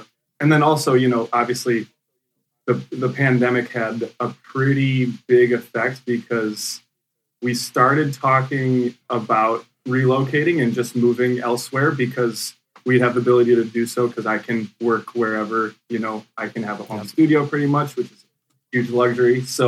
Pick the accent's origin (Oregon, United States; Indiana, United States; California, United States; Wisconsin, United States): Wisconsin, United States; living and growing up in Wisconsin was heavy seasons. A lot of gray at certain times of the year.